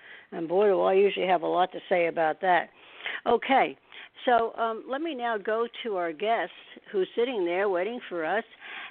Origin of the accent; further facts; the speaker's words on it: New Jersey, United States; I'm from New Jersey, so we're not far away.